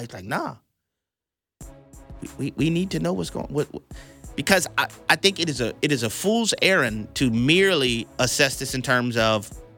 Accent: United States; Guys, I'm an American. I have compassion for fellow Americans.

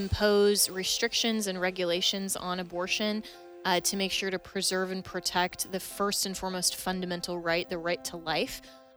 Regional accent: Colorado, United States; Be praying for my home state of Colorado, where we have abortion literally until the moment of birth.

